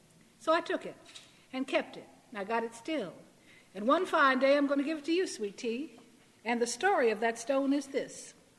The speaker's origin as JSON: {"language": "English", "town": "Buffalo", "region": "New York", "country": "United States", "tie": "born there", "said": "and I was born in Buffalo, and I've lived on the East Coast in urban centers all my life"}